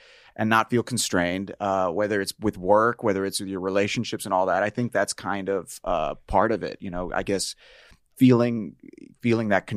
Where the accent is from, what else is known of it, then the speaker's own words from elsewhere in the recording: Tampa, Florida, United States; Okay, so I grew up in Tampa, good old Tampa, Florida.